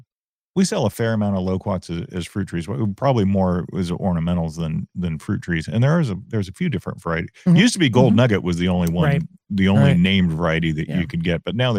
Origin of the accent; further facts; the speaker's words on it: Bay Park, California, United States; When I was growing up in Bay Park, our next door neighbor, he had two huge loquat trees in his backyard.